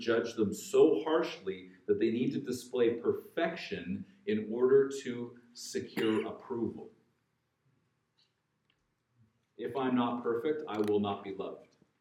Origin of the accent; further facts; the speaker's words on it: Canada; I am Canadian